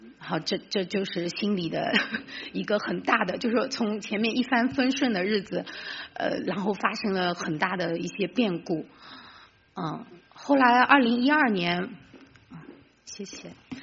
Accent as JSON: {"language": "Chinese", "country": "China", "tie": "born or raised there", "said": "因为我们是在中国长大的无神论"}